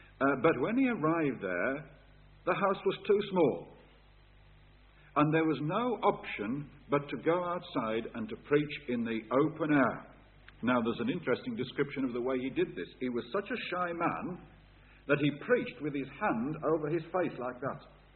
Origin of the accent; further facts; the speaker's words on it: Darlaston, West Midlands, United Kingdom; I'm also from Staffordshire. It's interesting, I come from a town, I was born and bred in a town called Darlaston, which is between Wolverhampton and Wensbury.